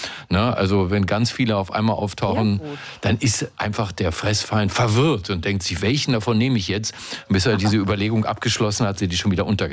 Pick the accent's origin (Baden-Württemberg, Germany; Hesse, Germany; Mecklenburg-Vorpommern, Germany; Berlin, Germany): Berlin, Germany; ich komme aus Berlin, ja, hier ist immer viel